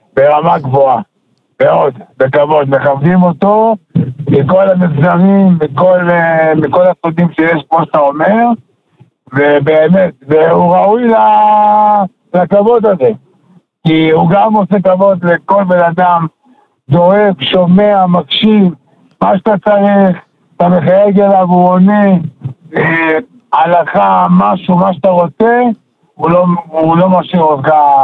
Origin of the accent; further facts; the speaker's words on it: Haifa District, Israel; now in Hoshen, Israel; אזור הקריות.